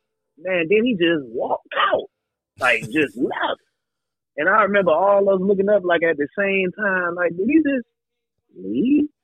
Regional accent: Miami, Florida, United States; we grew up in Miami.

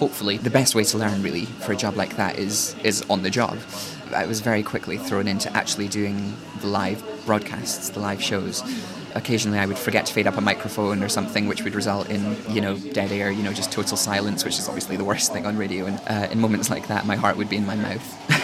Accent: South Queensferry, Scotland, United Kingdom; When I grew up in South Queensferry, there was a local radio station that ran for 1 week out of the year

